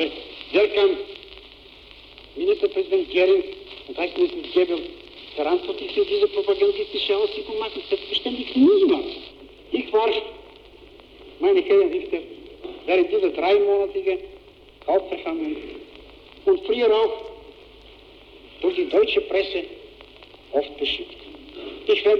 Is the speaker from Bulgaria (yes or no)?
yes; Bulgaria; German is a second language; Ich wusste intuitiv, war ich überzeugt, dass in meiner Heimat in Bulgarien niemand das glaubte.